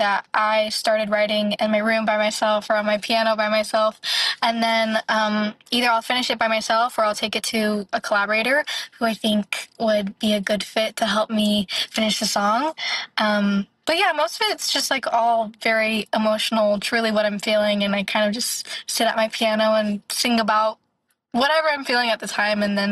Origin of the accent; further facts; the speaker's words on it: Nashville, Tennessee, United States; I'm from Nashville, so we have Broadway Street, and I would play on Broadway like the 3 or 4 hour gigs doing covers.